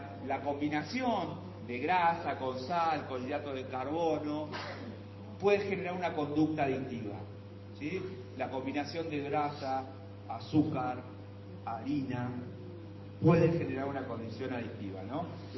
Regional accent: Mar del Plata, Buenos Aires Province, Argentina; yo soy de Mar del Plata

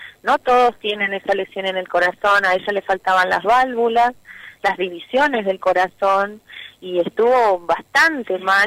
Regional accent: Buenos Aires, Argentina; born there; Yo nací en Buenos Aires, vine a casarme acá.

